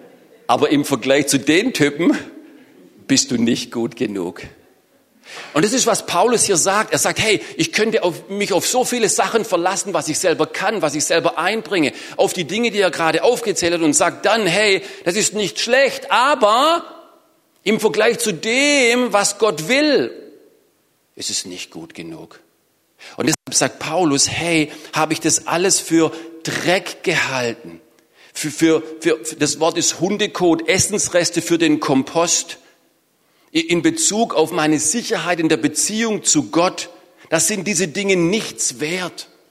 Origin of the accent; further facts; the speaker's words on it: Baden-Württemberg, Germany; bin dreimal die Woche so joggen gegangen bei uns im Schwarzwald, im Wald